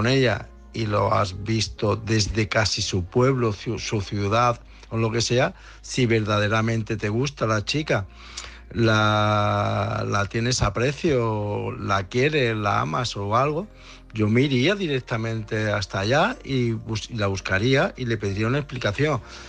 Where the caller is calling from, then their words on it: Viladecans, Catalonia, Spain; de Barcelona, corresponsal desde Viladecans, Barcelona.